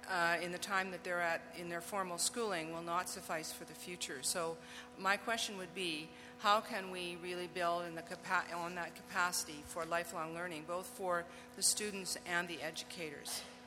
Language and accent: English; Winnipeg, Manitoba, Canada; now in British Columbia, Canada; I'm from Fort Garry, and the reason I'm a language educator is because of Mrs. Axworthy, who was my French teacher in secondary school.